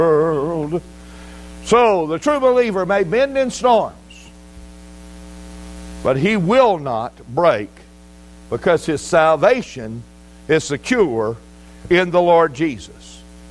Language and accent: English; Biloxi, Mississippi, United States; I grew up in Biloxi. I was born just a few blocks off the beach.